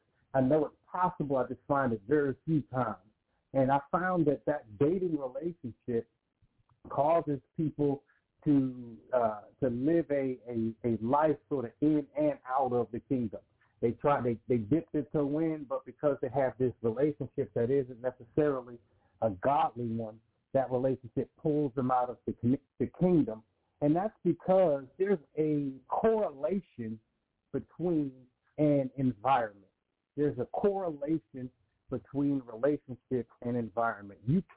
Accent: Pittsburgh, Pennsylvania, United States; I'm from Pittsburgh, Pennsylvania as well. And so I went to a college that's local to the city in which I was born and reared in.

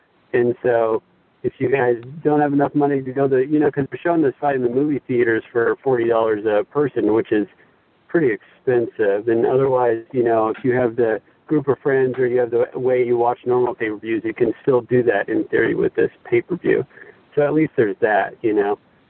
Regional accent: Alaska, United States; now in Los Angeles, United States; I'm from Alaska, but I live in LA right now

